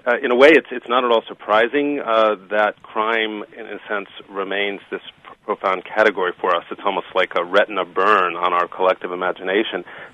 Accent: Chicago, Illinois, United States; Ooh, I was born on the south side of Chicago.

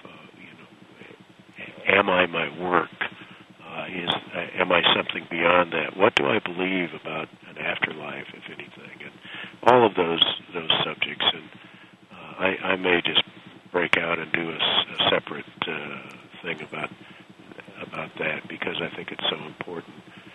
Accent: Woodstock, Illinois, United States; as we were driving up to my hometown in northern Illinois, in Woodstock

